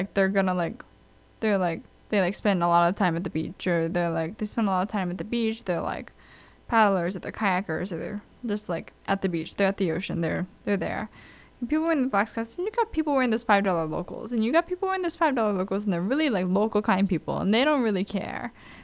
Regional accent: Hawaii, United States; but for me, it's just like, I'm from Hawaii, and that's just not a thing.

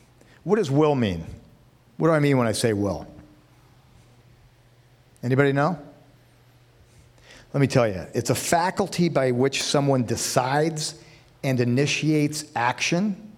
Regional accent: Novato, California, United States; I grew up in Novato. I live in Novato now.

